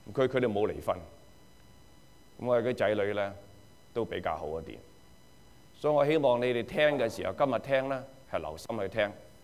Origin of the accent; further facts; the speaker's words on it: China; 我哋中國人係咪以前嘅婚姻比現在嘅婚姻更好咧？